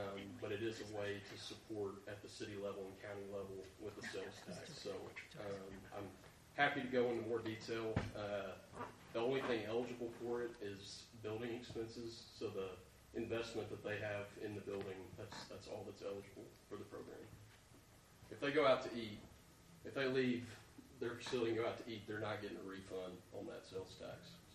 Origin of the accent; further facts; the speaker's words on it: Arkansas, United States; So I did this in places all across Arkansas. First time doing it in my hometown or home county.